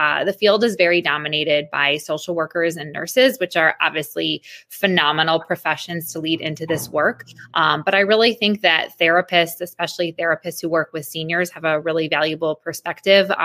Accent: Glenview, Illinois, United States; I'm from Glenview, Illinois, which is just north of Chicago. I've lived here most of my life, and I'm happy to be having my adulthood here as well after being raised here.

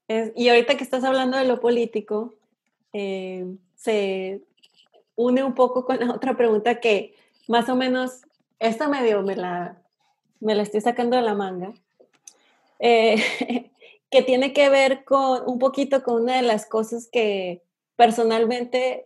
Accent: Mexico; pero nosotras, en el caso de nosotras dos, pues somos mexicanas

